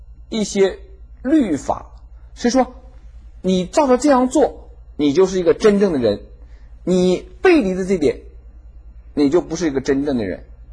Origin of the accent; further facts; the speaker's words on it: China; 我就想到那个我们中国人常讲说做人要做一个清清白白的人